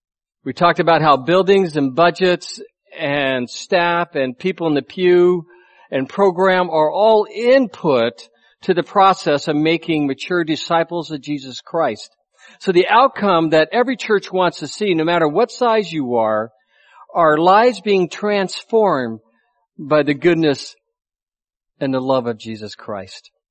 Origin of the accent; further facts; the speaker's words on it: Boulder, Colorado, United States; also born or lived in Spokane, Washington / Massachusetts; So I was born in Spokane, Washington, where my mom was from. And then we moved right next door, I shared earlier, to Massachusetts. Okay, and I went to kindergarten in Massachusetts. And then, I think I got the order wrong last time, but then we moved to Boulder, Colorado.